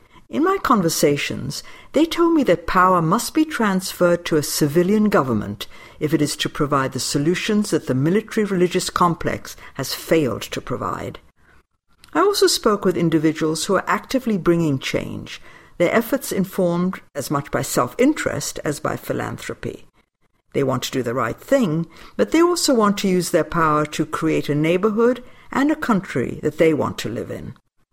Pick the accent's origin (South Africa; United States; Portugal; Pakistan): Pakistan; When I was growing up in Pakistan, education was accessible to anybody who really wanted it.